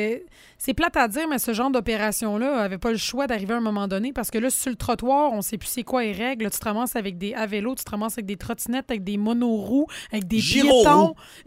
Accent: Quebec, Canada; quand je suis dans mon coin de pays, c'est à Côte-Nord

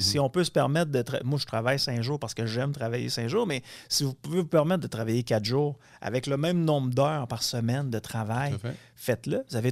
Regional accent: Quebec City, Quebec, Canada; en tant que citoyen de la Ville de Québec, en tant que Canadien.

